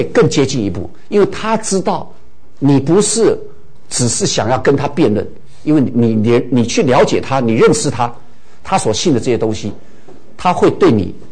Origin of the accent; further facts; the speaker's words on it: Taiwan; 其实我现在已经尽量不讲台语了哈